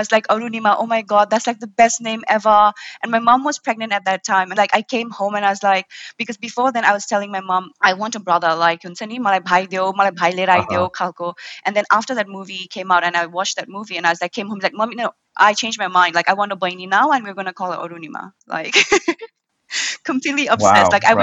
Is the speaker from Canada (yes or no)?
no; Nepal; because I grew up in Nepal, we went to watch, like, Saturday, Sunday, Purate movie hall